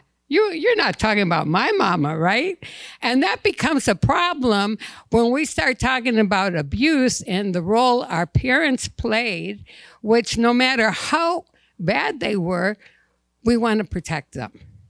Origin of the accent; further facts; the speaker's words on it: Detroit, Michigan, United States; I grew up in Detroit, Dearborn, Melvindale area. Very poor, very multicultural.